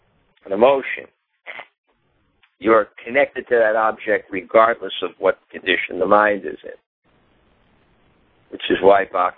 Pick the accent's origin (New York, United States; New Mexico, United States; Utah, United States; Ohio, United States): New York, United States; I was looking at myself, where did this come from? I'm a New Yorker.